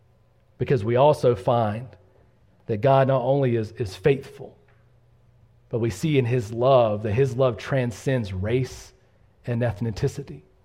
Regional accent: the South, United States; I'm not saying that because I'm from the South and I say y'all a lot.

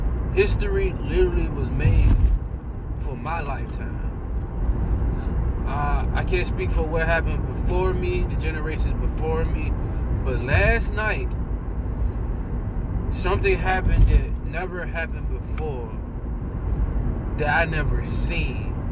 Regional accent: Richmond, United States; This conversation is mainly for my hometown, Richmond.

